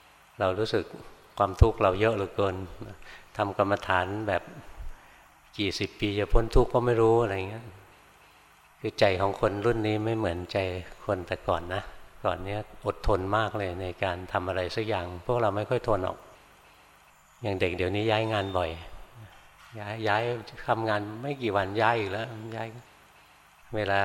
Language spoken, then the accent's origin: Thai; Bangkok, Thailand; born there; แต่ก่อนเราเกิดในกรุงเทพนะเกิดมาก็เห็นแต่แสงไฟ